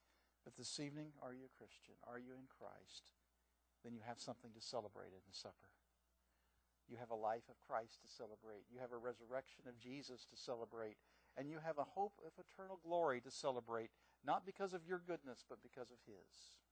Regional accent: United States; Because I'm not a Canadian. I'm an American.

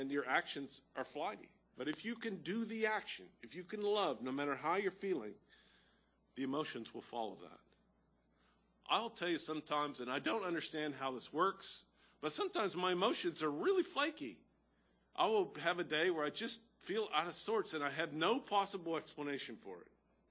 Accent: Texas, United States; I grew up in Texas. They had the bus ministry, Sermon in Shoes.

